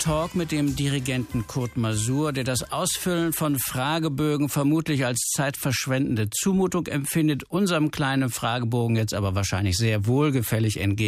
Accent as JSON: {"language": "German", "town": "Brzeg", "region": "Opole Voivodeship", "country": "Poland", "tie": "born there", "said": "Die Ehrenbürgerschaft meiner Geburtsstadt Brieg, früher deutsch, heute polnisch."}